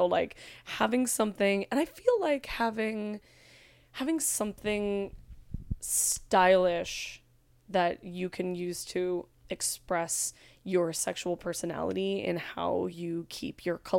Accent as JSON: {"language": "English", "region": "California", "country": "United States", "said": "I'm from California, so I see a lot of hippies like reusing bags"}